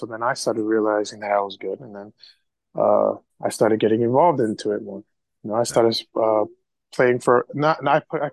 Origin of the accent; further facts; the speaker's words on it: New Jersey, United States; born there; now in New York, United States; I am 29 years old. I was born in North New Jersey. And currently, I live in New York